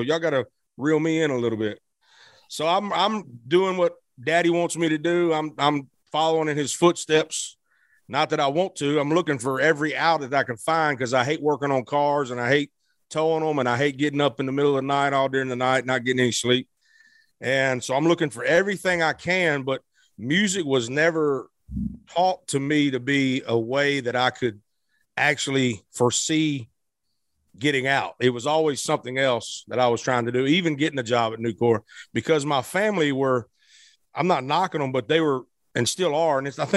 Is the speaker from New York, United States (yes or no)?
no; Blytheville, Arkansas, United States; also born or lived in Memphis; So I was born in Memphis, Tennessee, and raised in Arkansas in Blyville.